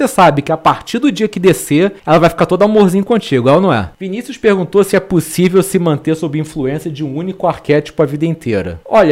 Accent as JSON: {"language": "Portuguese", "country": "Portugal", "said": "Na verdade, eu sou português, sou descendente de moro."}